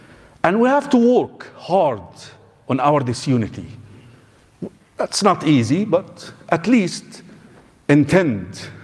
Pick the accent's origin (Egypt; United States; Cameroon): Egypt; I come from Egypt